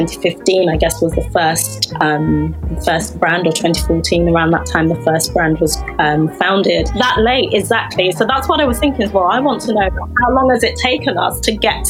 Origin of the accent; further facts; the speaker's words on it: United Kingdom; born there; I look at Britain specifically because I am born in Britain